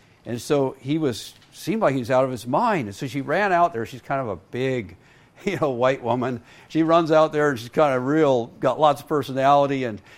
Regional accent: India; I grew up born and raised in India.

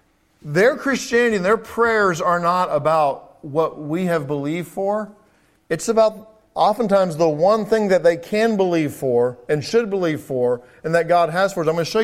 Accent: England, United Kingdom; if I can use some English vernacular. Since I grew up in England, might as well use some of it.

